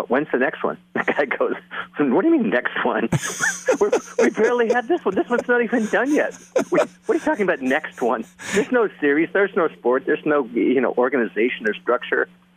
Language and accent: English; California, United States; I came down here from Orange County, where I grew up, to go to college in 1976.